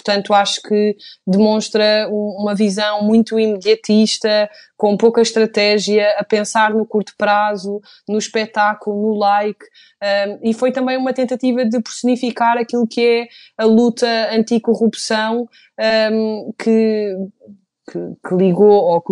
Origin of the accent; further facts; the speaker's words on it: Portugal; enquanto portuguesa, sinto vergonha que um chefe de Estado estrangeiro tenha